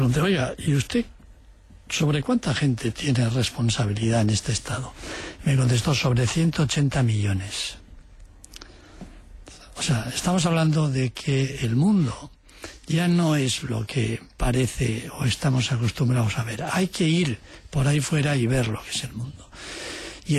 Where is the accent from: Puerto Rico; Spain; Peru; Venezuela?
Spain; yo como español me siento catalán, me siento vasco, me siento asturiano, me siento andaluz